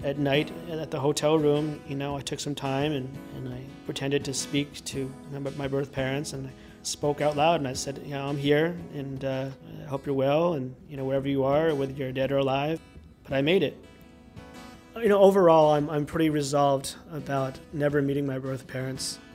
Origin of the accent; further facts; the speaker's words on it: Northborough, Massachusetts, United States; I grew up in Northborough, Massachusetts. When I first moved there, I believe there was three other Asians in our town.